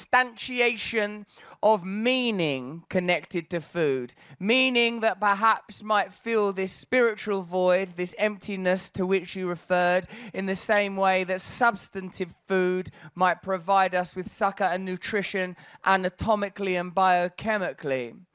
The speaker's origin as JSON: {"language": "English", "region": "England", "country": "United Kingdom", "said": "Of course, I'm sat here as an English person"}